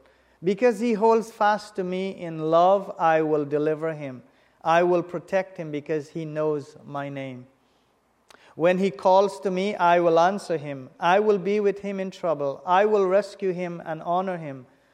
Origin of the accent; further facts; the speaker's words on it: Guyana; I am from Guyana.